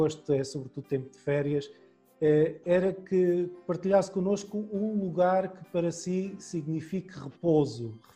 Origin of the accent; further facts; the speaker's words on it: Madeira, Portugal; moved away; also born or lived in Venezuela; Eu já fui imigrante, sou ilhéu, da Madeira, de onde já saí também há muitos anos, depois de ter voltado da Venezuela.